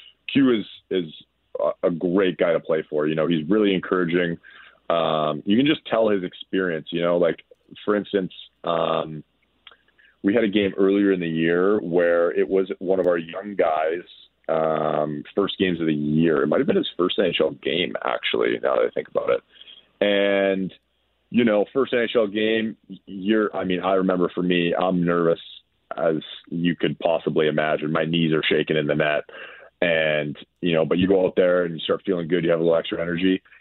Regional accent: Winnipeg, Manitoba, Canada; also born or lived in Calgary; I'm from Winnipeg, actually, but I've been living in Calgary in the summer. We're about an hour away from the Rocky Mountains.

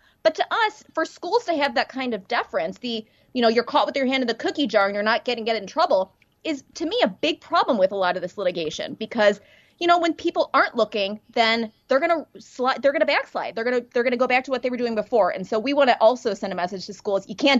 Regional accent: Deerfield, Illinois, United States; I grew up in Deerfield.

